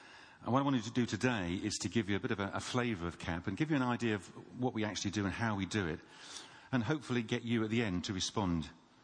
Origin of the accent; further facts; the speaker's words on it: Bath, South West England, United Kingdom; I come from Bath, which is almost as nice. You have the benefit of the sea, and we don't in Bath